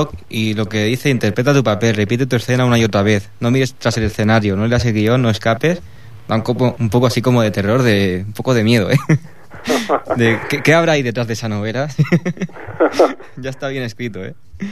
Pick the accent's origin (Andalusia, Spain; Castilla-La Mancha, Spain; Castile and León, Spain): Andalusia, Spain; Córdoba; Es cordobés, de mi tierra.